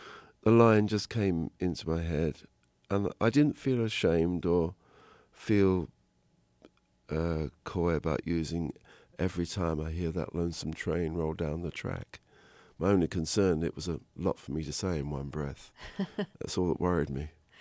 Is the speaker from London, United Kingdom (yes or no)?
yes; London, United Kingdom; born or raised there